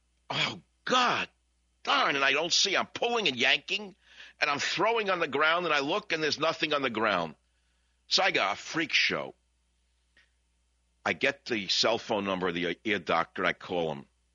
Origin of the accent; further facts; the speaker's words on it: Bronx, New York, United States; as they used to say in Brooklyn, even though I'm from the Bronx.